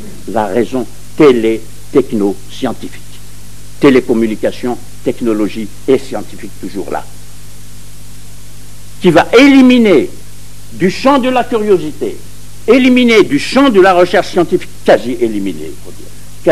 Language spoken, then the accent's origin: French; France; je suis français